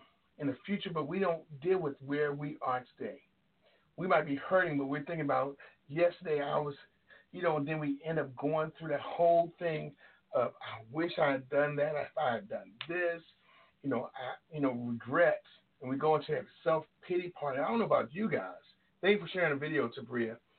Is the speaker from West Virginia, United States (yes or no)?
no; Washington, District of Columbia, United States; now in Baltimore, United States; I'm really coming from the Baltimore area, but I'm a D.C. native, D.C. boy at heart.